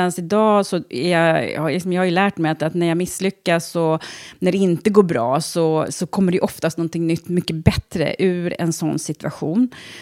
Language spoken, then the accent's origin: Swedish; Trosa, Södermanland, Sweden; Jag är uppvuxen i Trosa. Så att jag bott i Trosa sedan jag var 3 år.